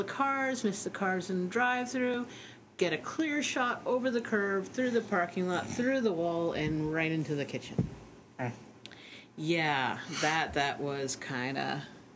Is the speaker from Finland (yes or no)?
no; New Hampshire, United States; Well, it was on the corner of what was considered a busy intersection by small-town New Hampshire standards.